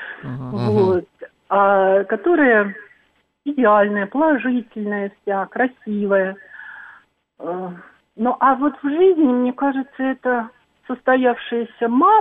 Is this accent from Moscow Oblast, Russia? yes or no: yes; Moscow Oblast, Russia; А вот я из Подмосковья.